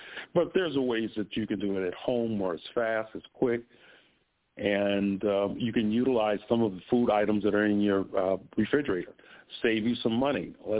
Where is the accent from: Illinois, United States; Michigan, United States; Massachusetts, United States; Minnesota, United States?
Illinois, United States; Chicago; It's kind of cold out there, and which is good for me because I'm from Chicago, and so this